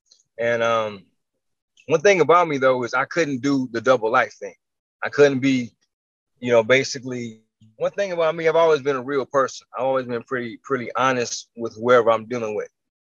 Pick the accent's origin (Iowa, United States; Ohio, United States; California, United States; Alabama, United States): Ohio, United States; Cleveland; I'm actually from Cleveland, though. I'm actually born in Ohio, like right there by Lake Erie.